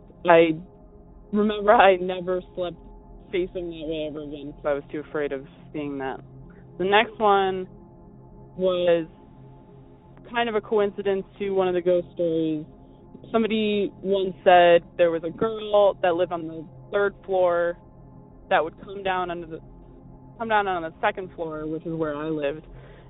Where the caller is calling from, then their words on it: Massachusetts, United States; I'm calling from Eastern Massachusetts.